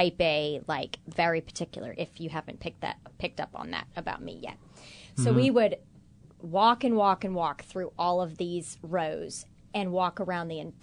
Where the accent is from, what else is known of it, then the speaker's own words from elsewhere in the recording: Kansas, United States; I grew up in Kansas, all right? Lots of acreage.